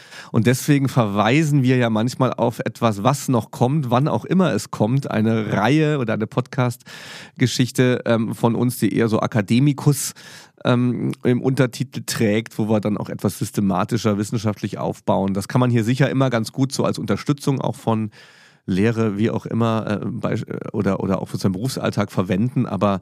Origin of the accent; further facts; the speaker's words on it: Saarland, Germany; Als Saarländer ist man da nicht so weit entfernt